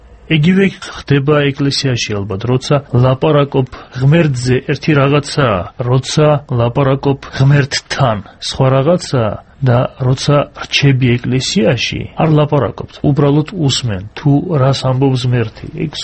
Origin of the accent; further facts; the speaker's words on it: Akhaltsikhe, Samtskhe-Javakheti, Georgia; მეც ახალციხელი ვარ, იქ დავიბადე და გავზდი